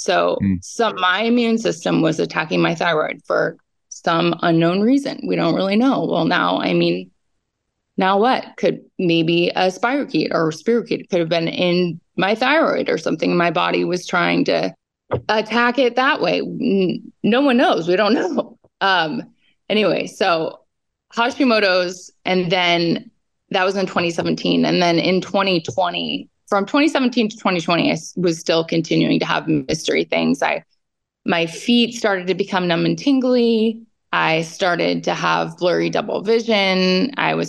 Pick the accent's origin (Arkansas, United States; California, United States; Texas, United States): California, United States; born there; now in Hawaii, United States; But I wasn't born in, I wasn't born here. I was born in Northern California.